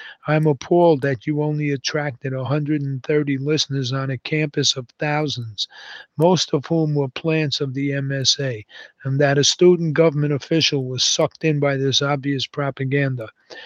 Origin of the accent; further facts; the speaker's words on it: Ireland; I'm speaking as an Irishman